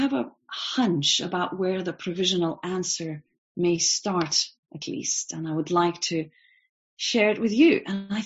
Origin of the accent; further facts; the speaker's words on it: Lithuania; I come from Lithuania. That's my home country. I was born still when it was Soviet Union, in a family of believers